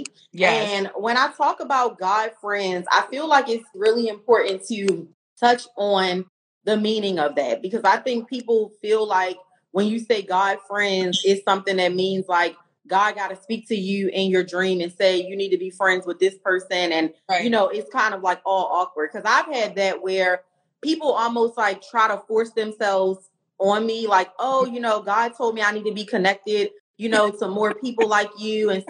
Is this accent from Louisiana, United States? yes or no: no; Baltimore, Maryland, United States; yes, I'm from Baltimore.